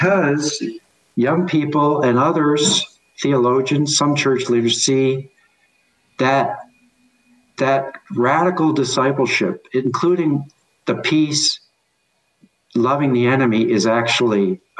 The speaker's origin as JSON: {"language": "English", "country": "South Korea", "tie": "born or raised there", "second_language": "English", "said": "when I was growing up in South Korea"}